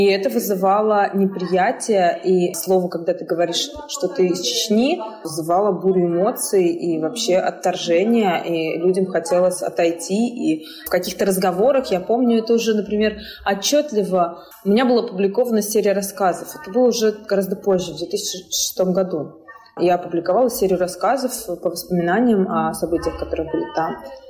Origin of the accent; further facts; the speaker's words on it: Ukraine; born there; also born or lived in Chechnya; я родилась в Украине, это моя родина.